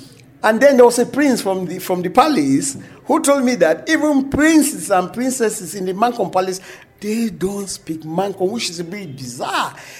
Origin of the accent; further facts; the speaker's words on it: Bafut, Northwest Region, Cameroon; I'm Cameroonian. I was born in Bafuti. So I'm a Bamenda boy. As I said, I was born in Cameroon.